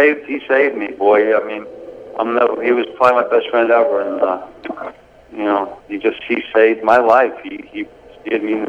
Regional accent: New York City, New York, United States; No, we grew up in Forest Hills, Queens.

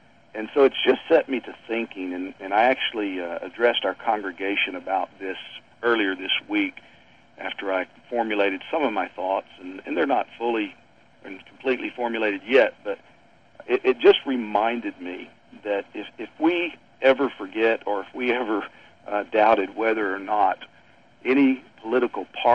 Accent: Beaumont, Texas, United States; I'm a child of the 60s and 70s, and in my hometown of Beaumont, Texas, lived through race riots and just all kinds of racial strife

